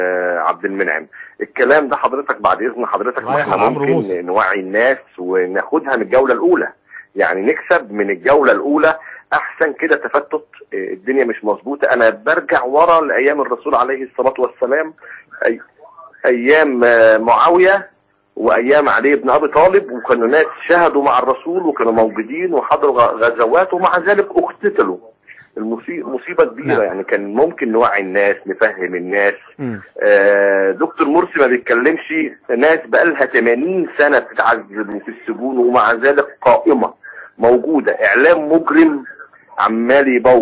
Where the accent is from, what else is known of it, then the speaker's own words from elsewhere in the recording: Alexandria, Alexandria Governorate, Egypt; انا من اسكندرية على فكرة.